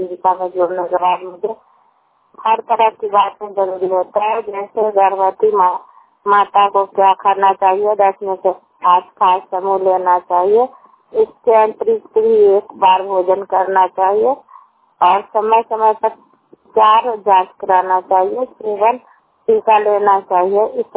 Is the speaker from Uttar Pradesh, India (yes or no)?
no; Bhagwanpur, Bihar, India; मैं ब्लॉक लाल रखते हूँ और ग्राम भगवानपुर पकड़ी पंचायत लक्ष्मी नारायणपुर के रहने वाली हूँ।